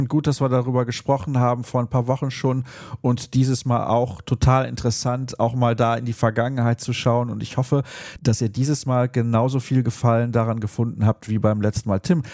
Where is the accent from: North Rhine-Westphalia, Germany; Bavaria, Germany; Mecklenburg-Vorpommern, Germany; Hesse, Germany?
North Rhine-Westphalia, Germany; Solingen; Das Interview der Woche hat mich heute in meine Heimatstadt nach Solingen geführt